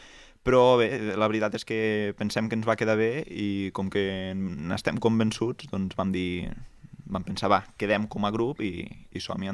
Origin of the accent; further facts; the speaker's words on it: Catalonia, Spain; reivindicar també que som d'aquí, que som de les Garrigues i que som de Lleida